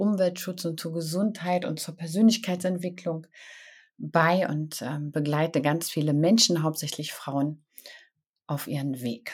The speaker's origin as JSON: {"language": "German", "region": "East Germany", "country": "Germany", "tie": "born or raised there", "also_born_or_lived": "Munich", "lives_now": "Bonn, Germany", "said": "Ich bin im Osten Deutschlands groß geworden, geboren, habe lange in München gelebt und bin jetzt schon seit über 21 Jahren hier in der Nähe von Bonn"}